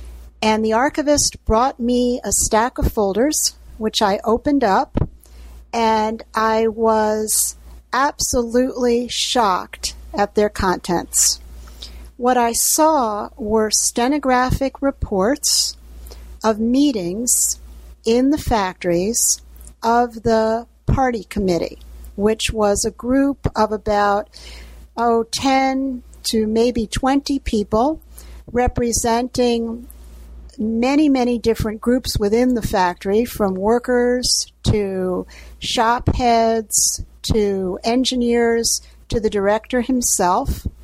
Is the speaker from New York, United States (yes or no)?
yes; New York City, New York, United States; born there; Well, I'm 57 years old, and I was born in New York City.